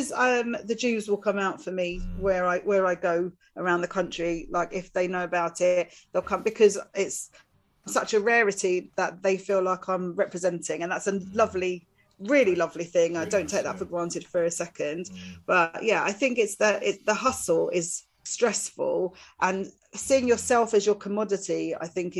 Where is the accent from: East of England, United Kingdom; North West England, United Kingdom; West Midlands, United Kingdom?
East of England, United Kingdom; my opening joke is about being from Essex, so I can't really criticise.